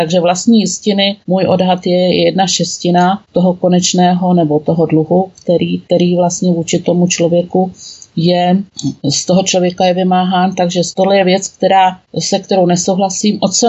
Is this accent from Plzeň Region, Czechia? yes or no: no; Humpolec, Vysočina Region, Czechia; born there; Ne, já jsem se narodila v Humpolci, což dneska patří pod kraj Vysočina, což mě velice mrzí, protože logicky ten okres Pelhřimov, kam Humpolec spadá, patřil pod jeho český kraj.